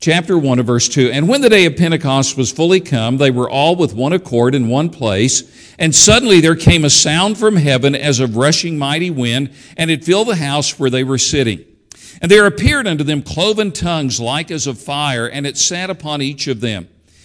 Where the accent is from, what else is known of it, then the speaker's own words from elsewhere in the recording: Kingsport, Tennessee, United States; I grew up about 60, 70 miles from there, out in the country outside Kingsport, Tennessee.